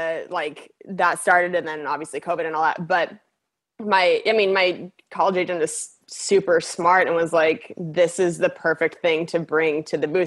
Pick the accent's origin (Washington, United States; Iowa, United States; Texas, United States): Washington, United States; I'm from Washington, so everywhere saying is like, yeah, all those places.